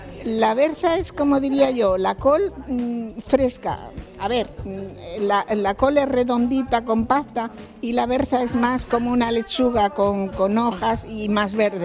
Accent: Cantabria, Spain; Yo soy de Cantabria, y el cocido montañés pues es el plato típico por excelencia de mi tierra.

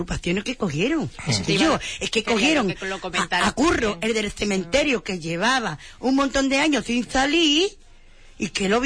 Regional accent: Huelva, Andalusia, Spain; de Huelva.

